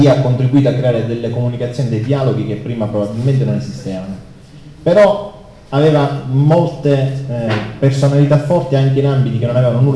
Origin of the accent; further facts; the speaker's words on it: Sicily, Italy; io sono siciliano, tu sei siciliano.